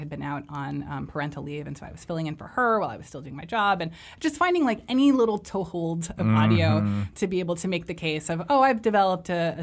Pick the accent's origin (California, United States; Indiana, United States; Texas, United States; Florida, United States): Florida, United States; Miami; Yeah. And so I grew up reading the Miami Herald, and I think that was part of it too.